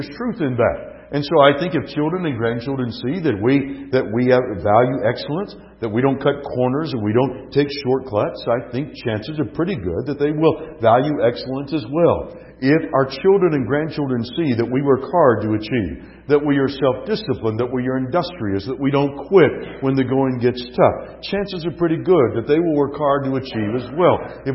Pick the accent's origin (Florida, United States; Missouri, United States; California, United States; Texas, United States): California, United States; When I was a boy growing up in California